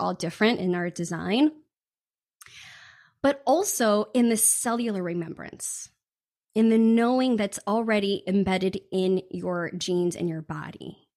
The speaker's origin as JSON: {"language": "English", "town": "Chicago", "region": "Illinois", "country": "United States", "tie": "born there", "lives_now": "Southern Oregon, United States", "said": "I was born in Chicago and then I moved to Southern Oregon"}